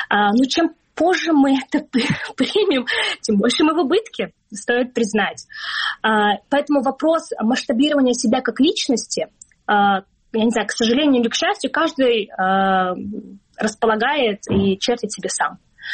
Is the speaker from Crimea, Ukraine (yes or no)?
yes; Crimea, Ukraine; born there; мы с тобой родились в Крыму, мы крымские татарки